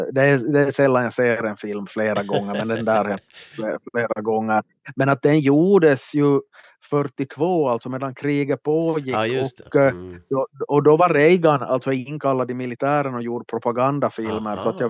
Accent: Ostrobothnia, Finland; som undervisar i finska i det här svenska österbottnisk skola här i mina hemtrakter

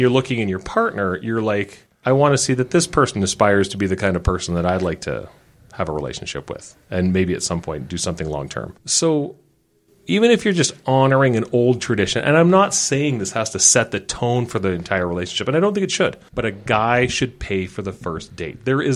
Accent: Saskatchewan, Canada; I'm not only Generation X. I grew up in Saskatchewan, which means I'm practically a boomer because Saskatchewan, everything's 20 years in the past.

